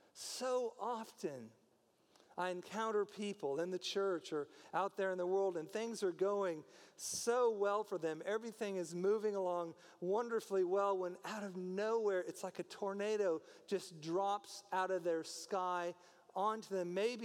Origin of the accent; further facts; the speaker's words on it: Newton, Iowa, United States; So 2 to 3 times a year, when I was a kid growing up in Newton, Iowa, we would have tornado drills across the whole city.